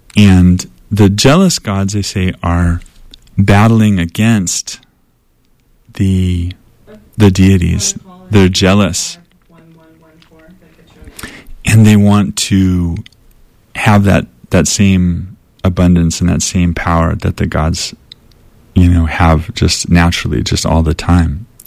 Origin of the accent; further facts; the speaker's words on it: Chico, California, United States; People always, when I'm, traveling or far, I say I'm from Chico. They're like, from Chino? No. Chico.